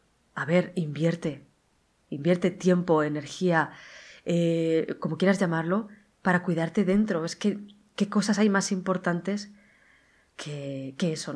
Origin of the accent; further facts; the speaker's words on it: Alicante, Valencian Community, Spain; now in Madrid, Spain; yo soy de Alicante, también como Marta, sí, pero ahora vivo en Madrid, que también me encanta Madrid, de decirlo, soy como madrileña de adopción.